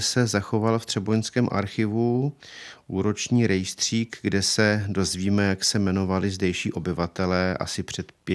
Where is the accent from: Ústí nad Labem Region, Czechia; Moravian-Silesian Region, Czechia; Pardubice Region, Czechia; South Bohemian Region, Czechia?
South Bohemian Region, Czechia; České Budějovice; now in Malšice, Czechia; Malšice sice nejsou moje rodná obec, já pocházím z Budějovic, ale za těch 11 let, co tady žiji